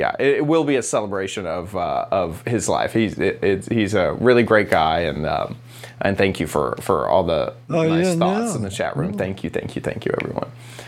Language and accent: English; Texas, United States; in growing up in Texas, hummingbirds were absolutely a thing that we looked forward to seeing and had a feeder out in our yard.